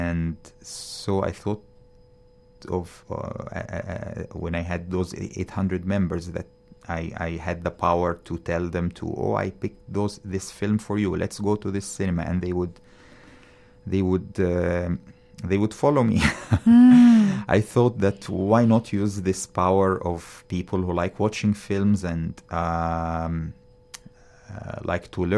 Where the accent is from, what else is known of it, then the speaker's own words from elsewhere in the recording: Cairo, Cairo Governorate, Egypt; moved away as an adult; now in Vancouver, Canada; So the story started when I moved from Cairo, that's where I was born and where I grew up, to Canada to work as a pharmacist.